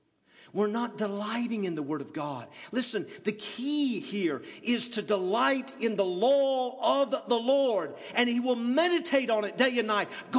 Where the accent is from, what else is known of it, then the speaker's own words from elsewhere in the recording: the South, United States; I'm from the South, and have you ever heard of the wind suckers?